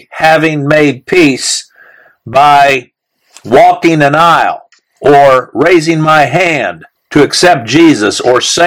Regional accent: Central African Republic; born or raised there; English is a second language

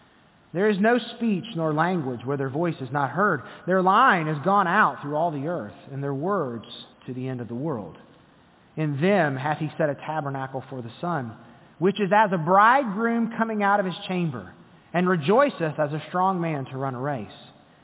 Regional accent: the South, United States; Now, I grew up in the South, and so in some of my church services, glory was a little more used in a few different ways.

